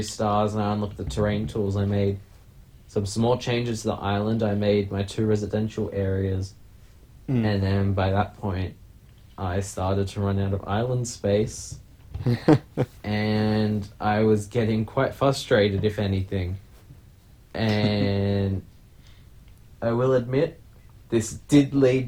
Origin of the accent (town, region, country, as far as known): Australia